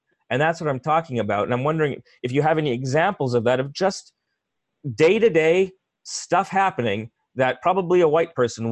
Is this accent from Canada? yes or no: yes; Canada; born there; And that was very clear to me that we Canadians meant I'm not a Canadian. You know, I'm born here. My parents are born here, but I was a guest.